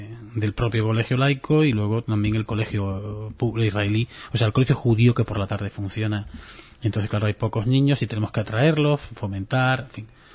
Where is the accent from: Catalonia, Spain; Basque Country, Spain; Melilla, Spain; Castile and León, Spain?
Melilla, Spain; yo soy melillense, pero llevo a gala que donde hay un melillense hay un buen hombre